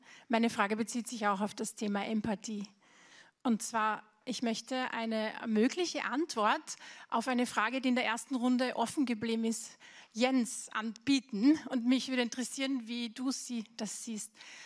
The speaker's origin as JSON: {"language": "German", "country": "Austria", "tie": "born or raised there", "said": "ich bin in Österreich zur Schule gegangen"}